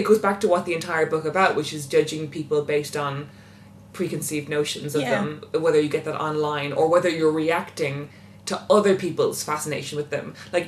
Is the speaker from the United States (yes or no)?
no; London, United Kingdom; I don't know whether that's a thing of also being a Londoner